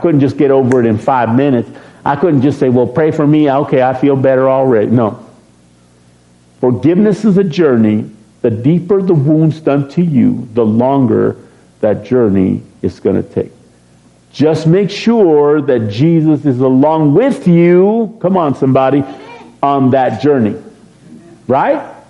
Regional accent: Texas, United States; I'm a Texan and I won't say what came to my mind.

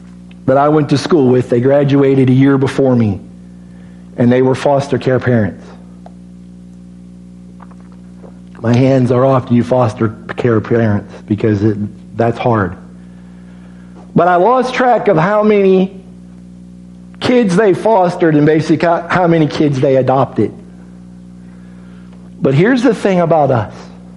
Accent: Illinois, United States; and we're all from Illinois. In the state of Illinois, he did not have a will

